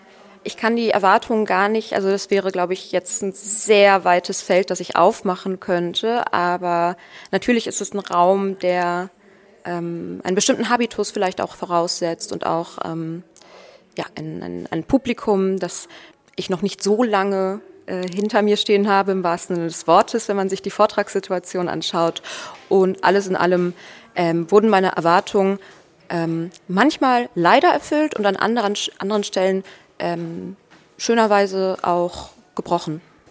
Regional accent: Bochum, North Rhine-Westphalia, Germany; ich komme aus Bochum.

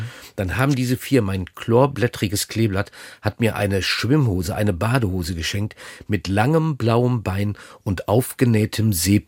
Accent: North Rhine-Westphalia, Germany; bin ja groß geworden in Ostwestfalen auf Klocks, also auf Holzklotschen.

